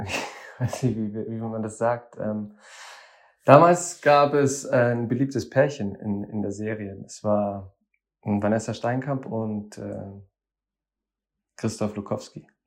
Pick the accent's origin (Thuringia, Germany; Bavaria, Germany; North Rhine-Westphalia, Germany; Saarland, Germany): Bavaria, Germany; Ingolstadt; born there; now in Munich, Germany; Ich bin in Ingolstadt geboren